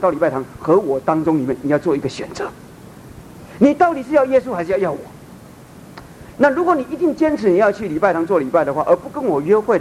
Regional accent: Fujian, China; 我们闽南人呢、啊、有一句话说假定弄方啊

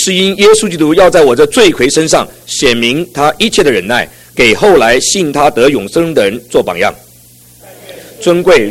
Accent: Beijing, China; also born or lived in Sichuan; 我小的时候童年很快乐，我们住在北京读书，我们在青岛，在秦皇岛度暑假。我生在四川，为什么生在四川？因为抗战。

